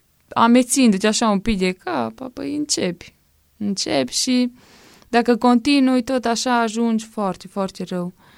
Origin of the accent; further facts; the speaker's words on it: Zalău, Sălaj County, Romania; sunt din Zalău și am vârsta de 22 de ani.